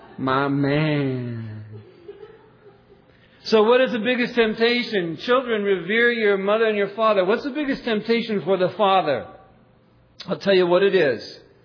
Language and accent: English; Ireland; I'm Irish and I like to yell when I'm mad. And I'm part English